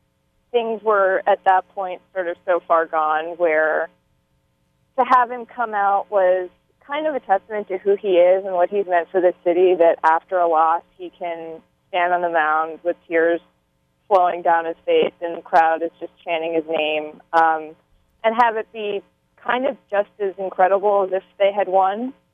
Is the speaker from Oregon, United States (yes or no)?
no; Boston, Massachusetts, United States; So, I grew up in Boston and actually have a bunch of ties to Maine, too.